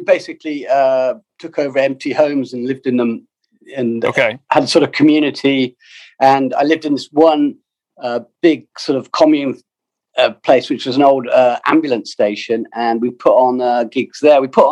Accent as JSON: {"language": "English", "town": "Malvern", "region": "West Midlands", "country": "United Kingdom", "tie": "born or raised there", "said": "Well, that's a place called Malvern in Worcestershire, where Worcestershire sources is from."}